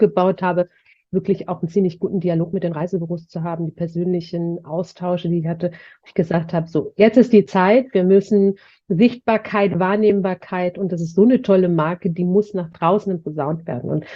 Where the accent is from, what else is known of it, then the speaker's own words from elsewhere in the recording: Hamburg, Germany; also born or lived in Turkey; Vater dann entschieden, dann doch uns zu holen, die Familie, und bin hier groß geworden.